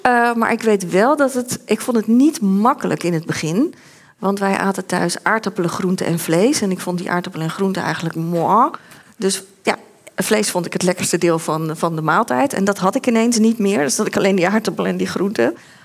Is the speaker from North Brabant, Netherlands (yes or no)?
no; Katwijk, South Holland, Netherlands; Ja, ik groeide op in Katwijk. Dus dat was niet een dierenrechte bolwerk of zo. Het is gewoon een vissersdorp van oorsprong.